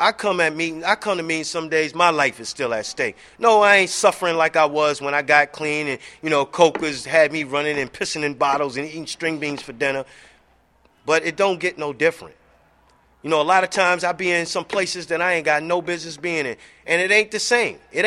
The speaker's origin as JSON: {"language": "English", "town": "New York City", "region": "New York", "country": "United States", "tie": "born or raised there", "said": "I need to let y'all know I came from the lifestyle. I was born and raised in New York City."}